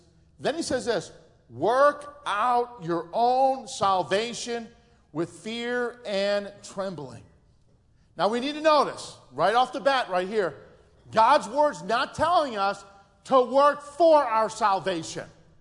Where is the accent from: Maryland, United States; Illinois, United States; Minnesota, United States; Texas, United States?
Illinois, United States; Chicago; Now, most of you know I'm from Chicago. I am a city slicker, okay?